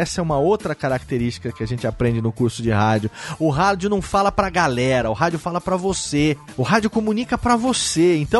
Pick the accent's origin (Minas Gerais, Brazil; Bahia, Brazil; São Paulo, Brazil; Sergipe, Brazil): São Paulo, Brazil; porque eu sou do interior de São Paulo